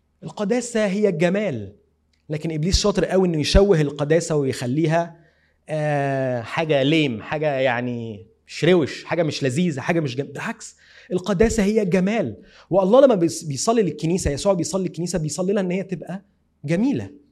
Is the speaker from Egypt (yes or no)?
yes; Egypt; ويمكن ابسط قوي على اذننا حتى كمصريين